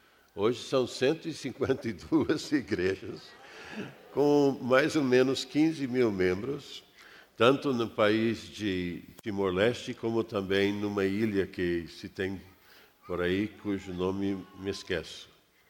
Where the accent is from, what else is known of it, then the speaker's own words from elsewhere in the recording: United States; Portuguese is a second language; moved away as an adult; also born or lived in Brazil; Nasci nos Estados Unidos e aí fiquei até os 25. Depois vim para o Brasil com 25, fiquei até os 50. E agora estou com 51